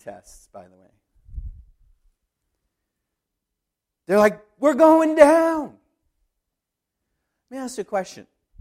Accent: Kenya; I grew up in Kenya.

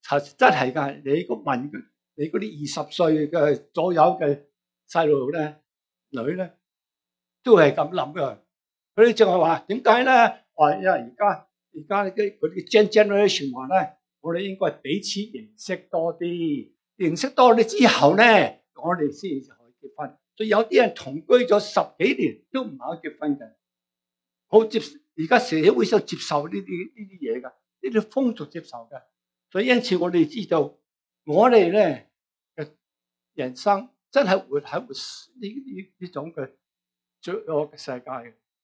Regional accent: China; 我哋中国人

